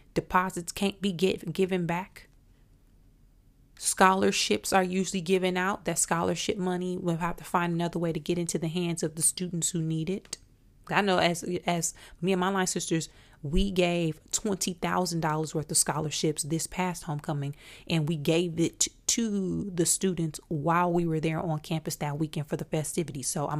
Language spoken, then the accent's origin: English; Flint, Michigan, United States; Growing up in Flint and having been shot at, it was a part of my thinking in dangerous environments